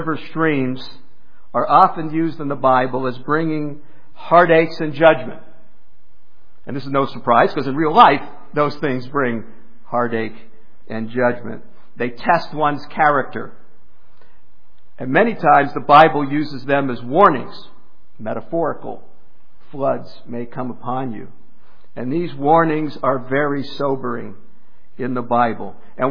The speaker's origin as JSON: {"language": "English", "town": "Wilkes-Barre", "region": "Pennsylvania", "country": "United States", "tie": "born or raised there", "said": "I grew up in Wilkes-Barre, which we called the Valley. It was Wyoming Valley."}